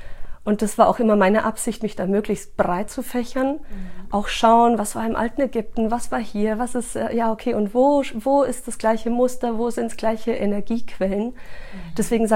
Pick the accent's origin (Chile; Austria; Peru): Chile; Also ich bin ja in Südamerika aufgewachsen auch und habe dazu, also auch deswegen so meine Affinität zu diesen ganzen Ländern. Ich selber zwar aus Chile